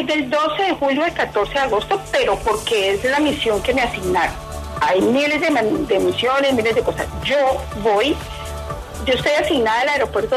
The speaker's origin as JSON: {"language": "Spanish", "region": "Bogotá", "country": "Colombia", "said": "Yo nací en Bogotá, soy bogotana."}